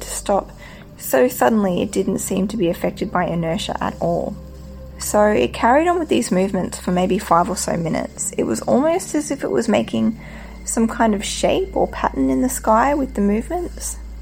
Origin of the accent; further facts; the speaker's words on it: Queensland, Australia; the little town I grew up in North Queensland on the east coast of Australia.